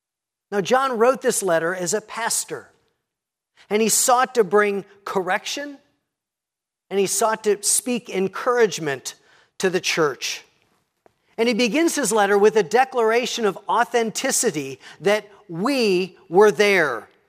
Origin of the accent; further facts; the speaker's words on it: Sewickley, Pennsylvania, United States; Now, I grew up outside of Pittsburgh in a little town called Swickley.